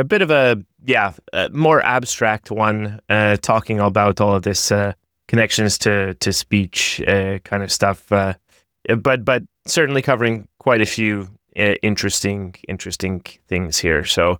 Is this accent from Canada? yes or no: yes; Calgary, Alberta, Canada; Then, of course, and then right after that is Bitcoin Rodeo in Calgary, my hometown.